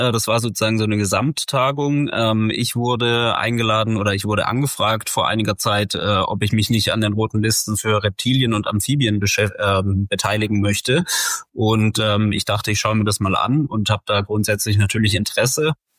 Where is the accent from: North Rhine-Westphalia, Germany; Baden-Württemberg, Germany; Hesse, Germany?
Baden-Württemberg, Germany; now in Berlin, Germany; ich komme aus Süddeutschland eigentlich und bin tatsächlich wegen des Museums eigentlich nach Berlin gezogen, denn ich habe schon zu Schulzeiten mich mit Biologie viel beschäftigt und habe damals tatsächlich aus Stuttgart kommend quasi oder aus der Region Stuttgart